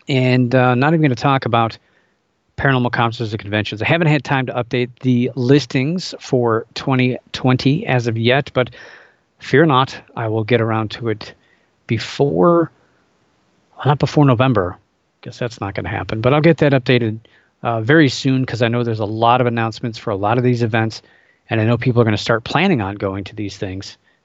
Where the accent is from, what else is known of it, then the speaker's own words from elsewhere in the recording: Ohio, United States; And I'm from Ohio, so we'll be talking about the Grassman sightings as a focus.